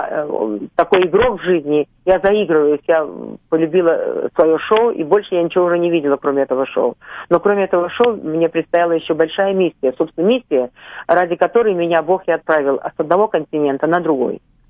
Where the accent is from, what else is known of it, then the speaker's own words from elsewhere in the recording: Russia; они не верили, что я из России.